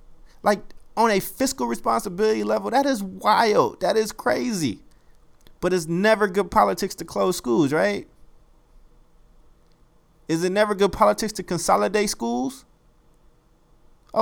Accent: Chicago, Illinois, United States; I'm going to Chicago. I'm going to my hometown in a few days.

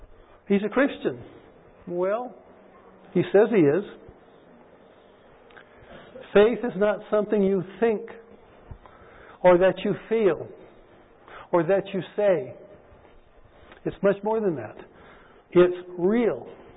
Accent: Washington, United States; born there; And then I realized, whoops, I'd probably be telling a fib there because I was born in Washington State. So I guess I am a Washingtonian.

